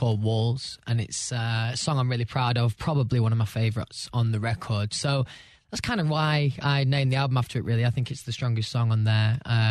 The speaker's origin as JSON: {"language": "English", "region": "England", "country": "United Kingdom", "tie": "born or raised there", "said": "where I grew up in England"}